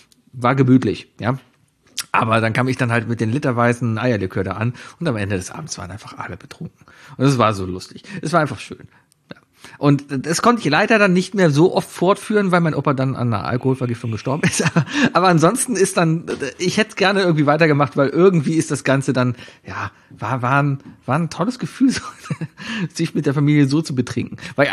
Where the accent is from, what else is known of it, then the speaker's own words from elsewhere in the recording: Northern Germany, Germany; vor allem als Norddeutscher